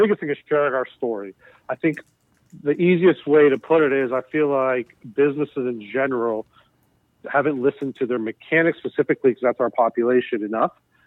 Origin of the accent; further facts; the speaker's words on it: Miami, Florida, United States; I grew up in South Florida and Miami, so naturally I never heard the word diversity until I moved out of that area